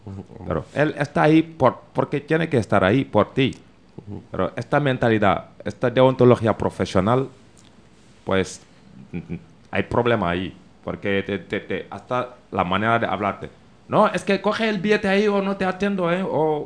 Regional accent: Seville, Andalusia, Spain; now in Zarautz, Spain; Yo vengo de Sevilla. Y hace 2 meses que estoy en el País Vasco, en Zarauz precisamente.

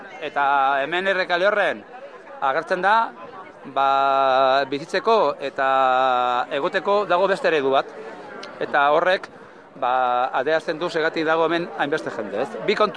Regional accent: Vitoria-Gasteiz, Basque Country, Spain; born there; eta ni justu bizi naiz, bueno, jaio nintzen, hemen ondoko auzoan, Adurtzan.

